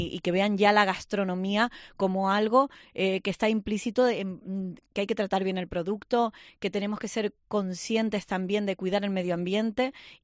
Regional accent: Los Cristianos, Canary Islands, Spain; era en el paseo de mi pueblo, en el pueblo de los cristianos, allí con las vistas a mi playita

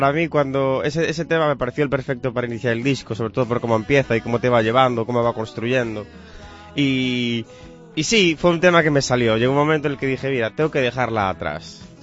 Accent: Ferrol, Galicia, Spain; ¿no? bueno, soy un músico de 23 años, soy de aquí, de Ferrol, vivo aquí en Ferrol

